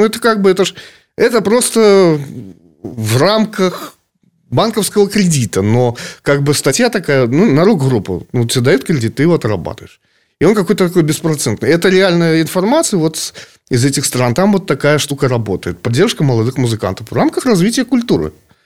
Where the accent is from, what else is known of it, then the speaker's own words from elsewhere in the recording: Belarus; Я уверен, что я белорус, по крайней мере.